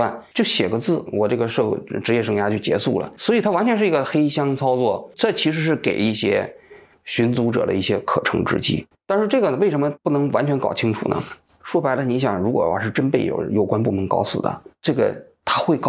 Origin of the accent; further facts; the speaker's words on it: China; 其实我们不太能够理解得到，就是我们中国人啊。